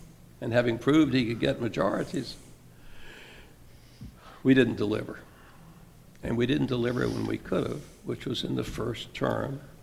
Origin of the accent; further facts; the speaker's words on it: Mississippi, United States; and that's because I grew up in Mississippi.